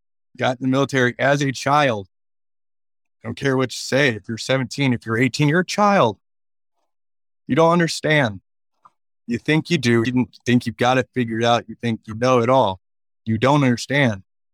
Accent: Lansing, Michigan, United States; You know, I'm from Lansing, Michigan. There's not a military base anywhere near that place.

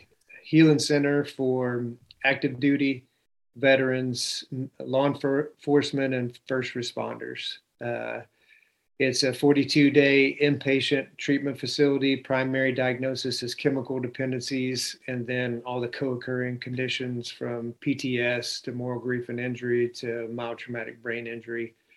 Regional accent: Florida, United States; I'm originally from South Florida. Came into the military whenever I was 20 years old.

